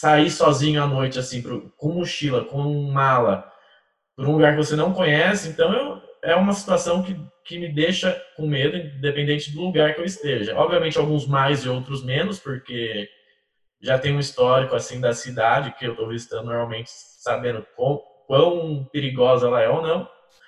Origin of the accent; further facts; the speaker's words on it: Jundiaí, São Paulo, Brazil; now in São Paulo, Brazil; sou nasci em Jundiaí, cresci, vivi praticamente a minha vida inteira em Jundiaí, mas atualmente eu moro em São Paulo. Tenho 28 anos